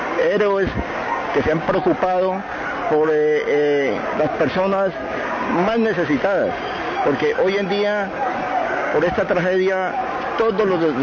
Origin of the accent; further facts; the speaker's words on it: Colombia; como buen colombiano